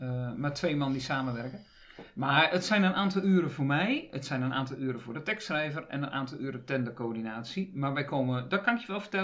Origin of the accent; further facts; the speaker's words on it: Groningen, Netherlands; Maar daar ben ik te nuchter voor als Groningse.